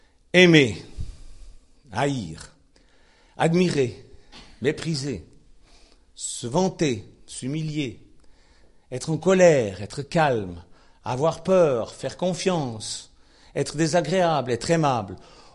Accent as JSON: {"language": "French", "country": "Switzerland", "said": "Je sais de quoi je parle, je suis suisse, on est neutre de naissance."}